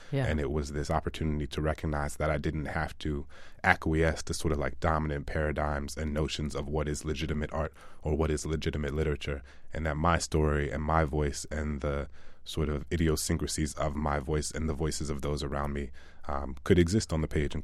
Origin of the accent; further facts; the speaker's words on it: New Orleans, Louisiana, United States; I grew up in New Orleans, Louisiana, and there was a camp that took public school students from the school into the woods for like 3 days